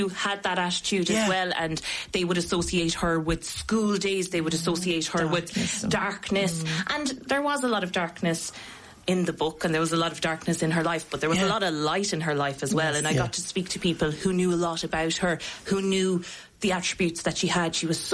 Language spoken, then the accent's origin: English; County Kerry, Ireland; So I'm from the West Kerry Gaeltacht, have grown up listening to stories about Peg Sayers